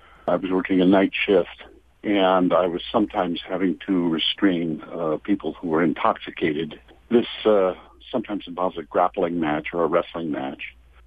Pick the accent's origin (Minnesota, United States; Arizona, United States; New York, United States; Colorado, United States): Minnesota, United States; St. Paul; I'm from St. Paul, Minnesota.